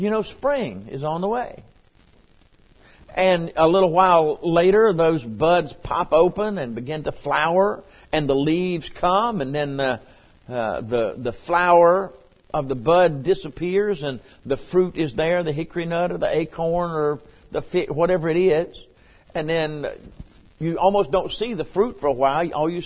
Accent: Marion, North Carolina, United States; we went out on the backside of Marion, North Carolina, where I was raised on Tunnel Ridge. And they don't call it Tunnel Ridge anymore.

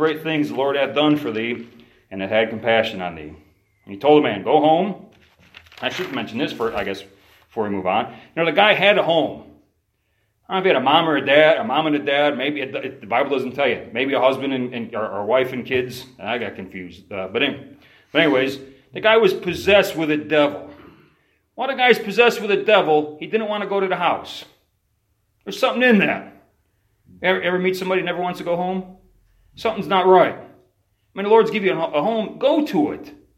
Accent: Chicago, Illinois, United States; I'm from Chicago. Just I'm not even lying. Just in the car on the way over here, they were teasing me about the way I talk.

